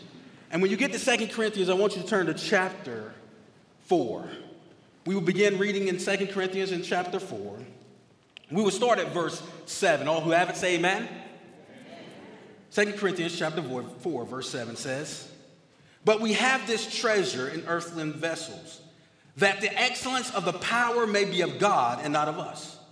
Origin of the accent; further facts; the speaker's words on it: Jacksonville, Florida, United States; I come from Jacksonville, Florida. But me and my wife, I've lived there my whole life, and obviously she's lived there most of her life